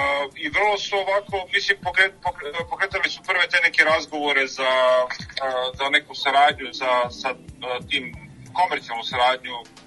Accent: Smederevo, Šumadija and Western Serbia, Serbia; ja sam rodom iz Smedereva i tamo svi misle da je železara glavni uzrok

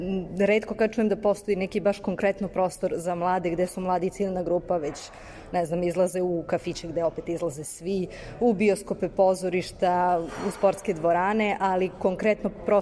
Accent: Niš, Southern and Eastern Serbia, Serbia; Evo, konkretno ja dolazim iz Niša.

